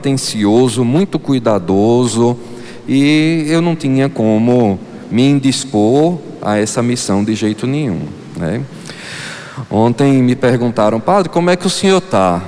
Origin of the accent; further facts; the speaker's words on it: Simão Dias, Sergipe, Brazil; passei tanto tempo na minha terra, que poucos passam isso, né? Poucos passam por essa experiência e eu pude passar tantos anos servindo ao meu povo amado aqui de Simão Dias.